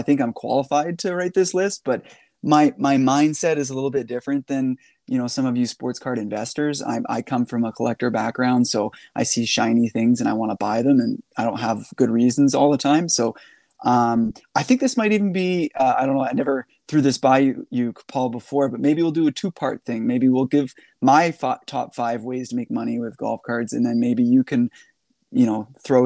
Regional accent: British Columbia, Canada; which is half an hour from where I grew up in BC on the West Coast

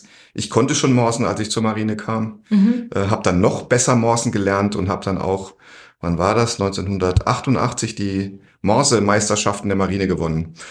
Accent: Freiburg, Baden-Württemberg, Germany; also born or lived in Mannheim, Germany; Ich bin eigentlich in Baden-Württemberg aufgewachsen, also in Baden geboren, in Mannheim, aber schon als ganz kleines Kind sind meine Eltern nach Freiburg, in die Nähe von Freiburg umgezogen. Da bin ich aufgewachsen, sehr schöne Gegend

